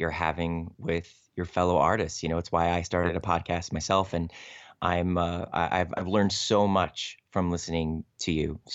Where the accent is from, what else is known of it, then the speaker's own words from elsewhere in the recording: Cleveland, Ohio, United States; I grew up in Cleveland, Ohio. And I was lucky that they have a wonderful community and regional theater scene there in Cleveland.